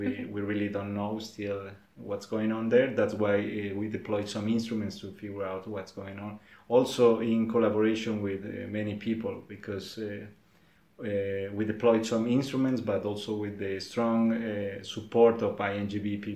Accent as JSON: {"language": "English", "country": "Colombia", "said": "I'm coming from Colombia."}